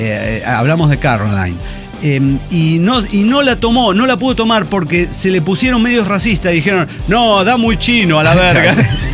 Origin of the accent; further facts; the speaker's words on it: Chetumal, Quintana Roo, Mexico; de Chetumal, Quintana Roo.